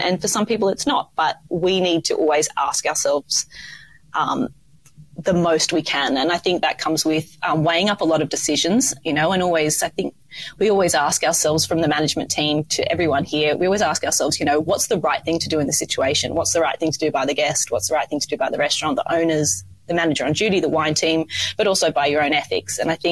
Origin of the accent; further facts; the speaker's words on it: Sydney, New South Wales, Australia; Oh, I didn't know there were such good restaurants in Sydney, like for my hometown. And then I just got that call to home, as we do, back to our beaches and back to the warm environment of Australia.